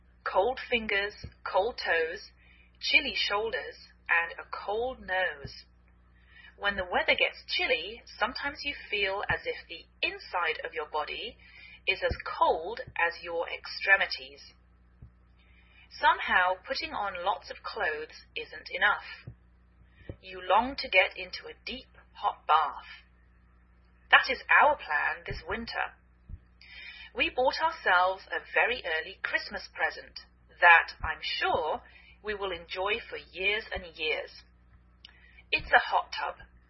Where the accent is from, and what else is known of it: England, United Kingdom; now in United States